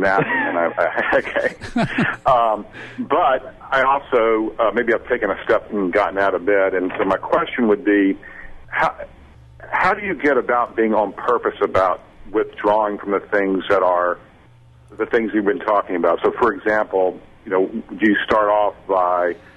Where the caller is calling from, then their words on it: South Carolina, United States; I'm calling from South Carolina. How are y'all today?